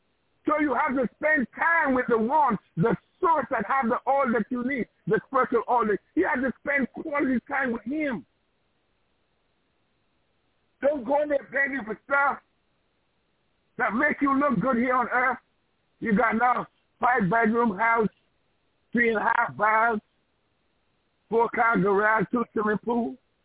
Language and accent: English; Barbados; born there; So when I go to Ghana, I don't have to get a visa because I was born in Barbados.